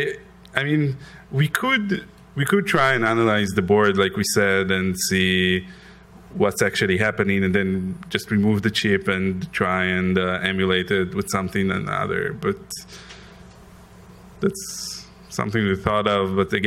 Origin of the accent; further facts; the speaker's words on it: Israel; English is a second language; I'm from Israel, in case my accent doesn't give it away.